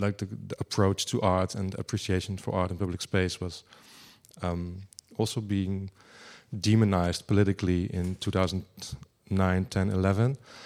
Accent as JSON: {"language": "English", "town": "Arnhem", "region": "Gelderland", "country": "Netherlands", "tie": "born or raised there", "second_language": "English", "said": "I'm from this town, I'm from Arnhem, I was born, raised, studied, I live there, I will maybe be buried there as well"}